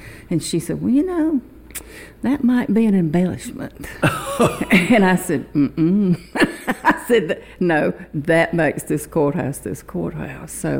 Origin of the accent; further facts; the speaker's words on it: Sparta, Georgia, United States; also born or lived in Augusta, United States; I was born in Augusta, Georgia when my daddy was in med school.